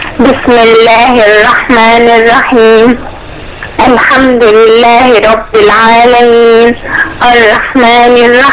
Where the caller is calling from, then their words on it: Syria; من سوريا حبيت أعرف البرنامج ممكن؟